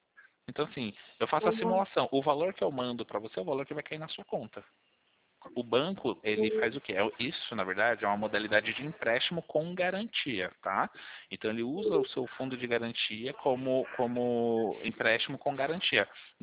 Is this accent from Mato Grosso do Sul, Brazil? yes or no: no; Sorocaba, São Paulo, Brazil; Eu sou de Sorocaba.